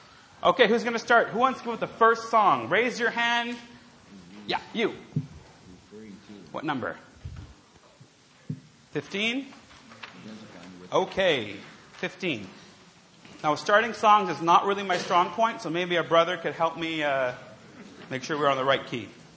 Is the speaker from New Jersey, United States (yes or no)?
yes; New Jersey, United States; I'm from New Jersey. And I know a lot of New Jersey people are here